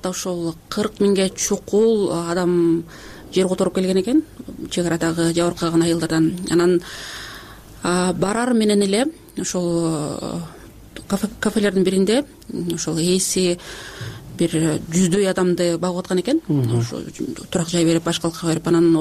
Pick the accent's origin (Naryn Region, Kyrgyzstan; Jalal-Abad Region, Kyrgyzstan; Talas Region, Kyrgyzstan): Naryn Region, Kyrgyzstan; Naryn; Мен мисалы өзүм Нарандан болом, бизде мындай чек ара боюнча мындай маселе жок да.